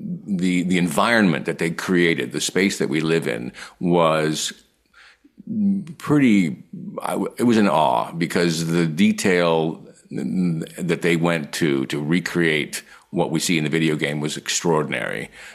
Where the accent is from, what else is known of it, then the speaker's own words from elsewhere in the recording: Pacific Northwest, United States; We just talked about life and he grew up in the Northwest. I grew up in the Northwest. We had shared experiences.